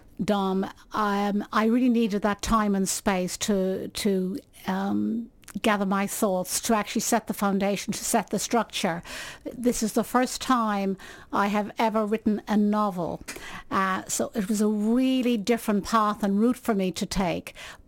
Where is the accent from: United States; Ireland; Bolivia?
Ireland; And being Irish, we love to hear good stories.